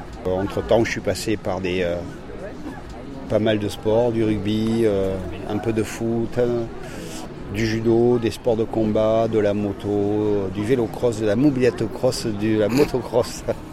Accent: Le Taillan-Médoc, Nouvelle-Aquitaine, France; also born or lived in Bordeaux; Je suis né sur Bordeaux et après j'ai été enfant, je me suis retrouvé au Taillon-Médoc, en lisière de forêt, où j'ai passé une enfance assez heureuse, tranquille, sans problème.

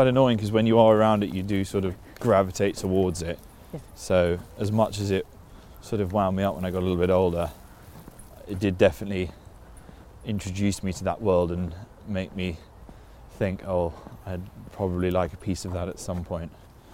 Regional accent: Putney, London, United Kingdom; we grew up in Putney.

